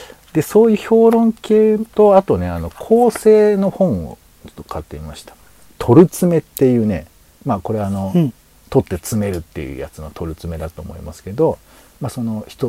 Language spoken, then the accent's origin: Japanese; Nagoya, Aichi, Japan; まずあの僕あの地元が名古屋の方なんで